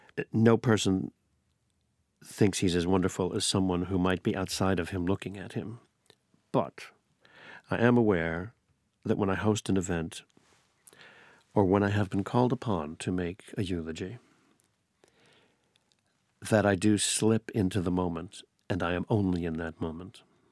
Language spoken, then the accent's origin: English; United States; It upsets me so much that my home country of the United States had the opportunity financially to construct an outstanding broadcasting system and did not.